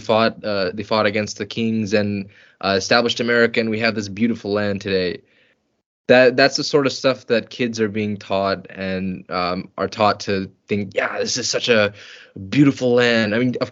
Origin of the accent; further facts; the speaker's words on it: Texas, United States; I grew up in Texas, so I went to the elementary school and high school, middle school there.